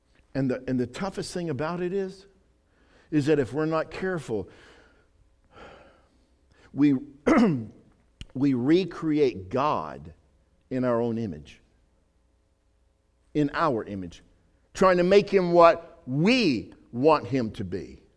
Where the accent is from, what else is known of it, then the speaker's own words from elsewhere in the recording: Alabama, United States; It's kind of like growing up in Alabama, that red clay. Y'all got, you know, we have that red clay around here.